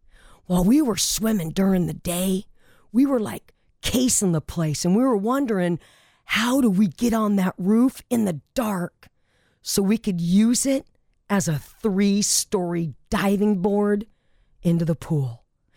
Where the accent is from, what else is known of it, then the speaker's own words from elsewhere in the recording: Granada Hills, California, United States; You see, where I grew up in Granada Hills, California, we had pools, or we had a bunch of friends with pools.